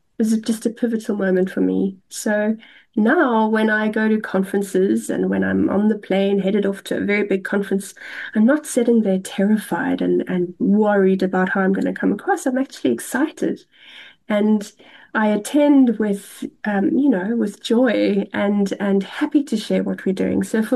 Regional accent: Cape Town, Western Cape, South Africa; growing up in Cape Town. The ocean and the mountains are really an integral part of my life. And I've always felt a little bit lost when I'm not close to the ocean or the mountains.

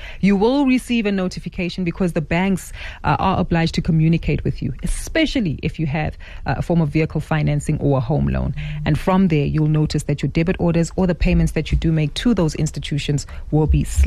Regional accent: South Africa; So that tells us that we as South African consumers are doing our best

